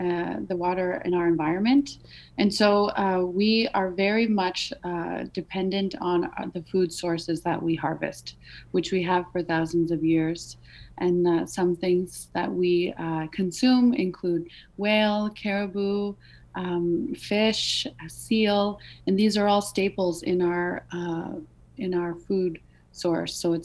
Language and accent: English; Canada; now in Nuuk, Greenland; Right now, I'm doing my, grad school in Nuuk, Greenland, even though I'm from Canada.